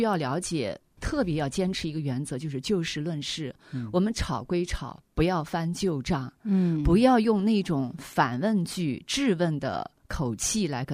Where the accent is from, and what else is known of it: China